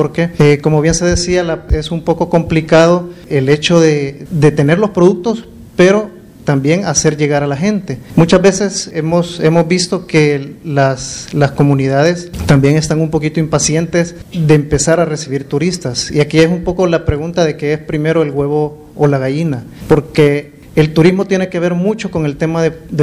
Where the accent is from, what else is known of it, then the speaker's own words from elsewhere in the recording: El Salvador; nosotros como salvadoreños somos unos, probablemente en Centroamérica, los que más viajamos